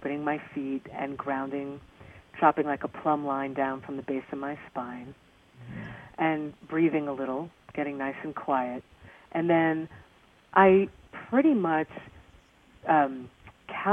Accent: New York, United States; I am from Long Island, I'll admit that, but I am not that person.

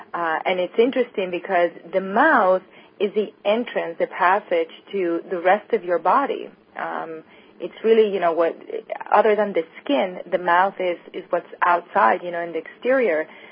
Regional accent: Spain; I remember growing up in Spain

